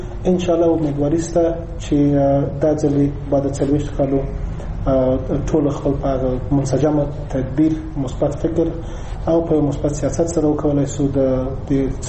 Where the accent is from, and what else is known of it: Afghanistan